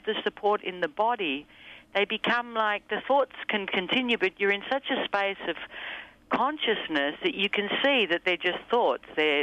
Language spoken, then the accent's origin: English; Australia; Yeah, I'm from Australia